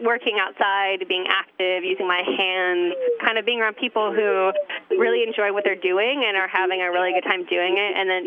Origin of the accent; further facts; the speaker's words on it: Rochester, New York, United States; No, I'm actually from just outside of Rochester. So I grew up kind of close to the Finger Lakes, but never really thought I'd come back here.